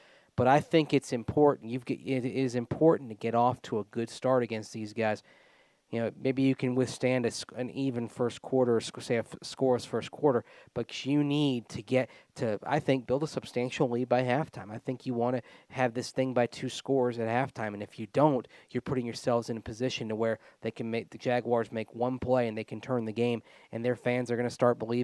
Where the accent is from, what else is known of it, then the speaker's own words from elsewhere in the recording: Tampa, Florida, United States; I grew up in Tampa for, you know, a good chunk of my childhood.